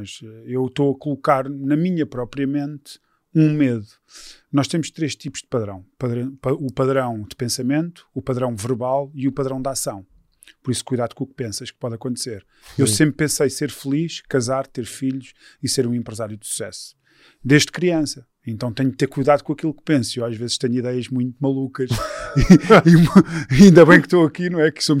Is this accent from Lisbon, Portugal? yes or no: yes; Lisbon, Portugal; also born or lived in Santarém; Nasci em Santarém. Fui registado em Cruz e venho com sensivelmente 5 anos para Lisboa, e por cá fico até agora